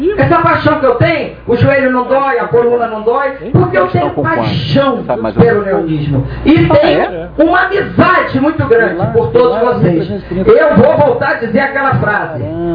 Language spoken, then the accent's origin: Portuguese; Rio de Janeiro, Brazil; born there; also born or lived in Petrópolis; Eu só não sou petropolitana porque por um dia eu nasci lá no Rio de Janeiro. Fui levado daqui para nascer lá.